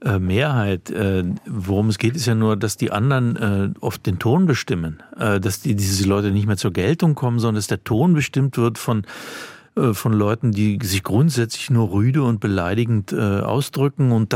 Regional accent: Braunschweig, Lower Saxony, Germany; Ist meine Heimatstadt.

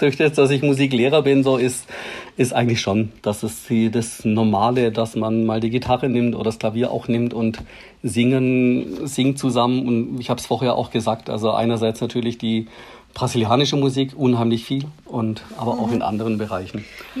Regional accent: Baden-Württemberg, Germany; als Schwabe

